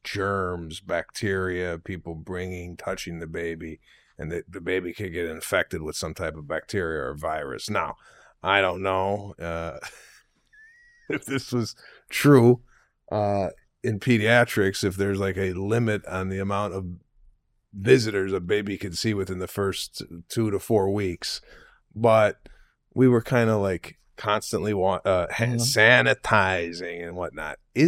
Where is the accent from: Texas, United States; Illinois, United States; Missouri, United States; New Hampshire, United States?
Illinois, United States; Arlington Heights; It is a town over where I grew up in Arlington Heights.